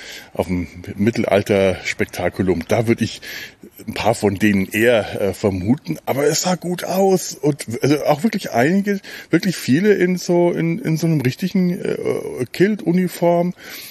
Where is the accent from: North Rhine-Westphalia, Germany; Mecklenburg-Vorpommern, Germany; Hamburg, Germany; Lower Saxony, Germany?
North Rhine-Westphalia, Germany; Cologne